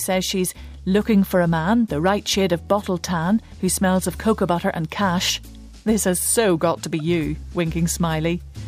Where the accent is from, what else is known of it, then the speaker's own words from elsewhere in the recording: Los Angeles, California, United States; now in Bristol; Hi, Scott. I'm from Los Angeles and live in Bristol now.